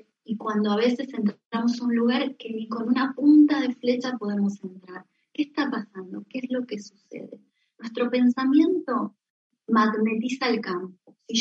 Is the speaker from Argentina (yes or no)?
yes; Argentina; now in Spain; yo no, yo soy argentina, aunque vivo aquí en España